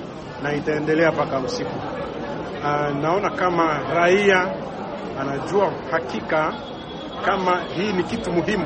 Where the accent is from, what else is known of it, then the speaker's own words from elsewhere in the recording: DR Congo; Na tunadhani hii ni onyo kwetu sisi kama wakongomani